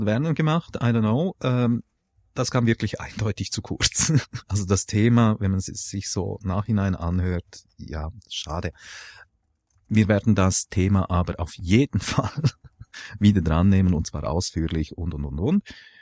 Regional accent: Switzerland; Und wir sind ja als Schweizer sind wir demokratisch

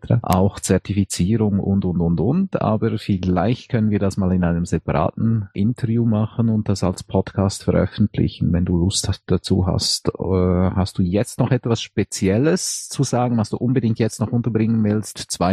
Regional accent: Graubünden, Switzerland; Ich als Bündner muss das natürlich unbedingt vorantreiben.

